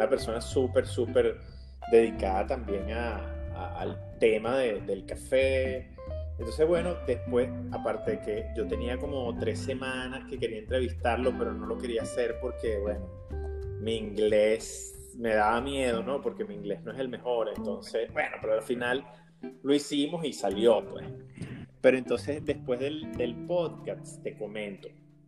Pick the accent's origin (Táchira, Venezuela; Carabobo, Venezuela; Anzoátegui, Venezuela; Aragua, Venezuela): Aragua, Venezuela; de donde soy yo, le digo a Bruce, es el estado de Aragua en Venezuela, que tiene una costa bien importante.